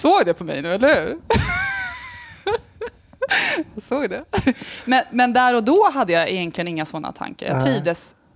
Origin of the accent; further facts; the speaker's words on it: Stockholm, Stockholm County, Sweden; also born or lived in Tullinge; Jag är från Stockholm, som ni hör. Jag bodde först i Tullinge, uppväxt med min mamma.